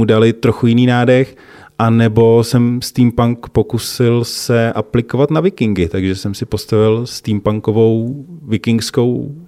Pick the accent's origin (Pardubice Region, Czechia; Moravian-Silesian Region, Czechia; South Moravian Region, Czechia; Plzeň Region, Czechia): Plzeň Region, Czechia; Plzeň; jako Plzeňák jsem postavil třeba chrám svatého Bartoloměje podle reality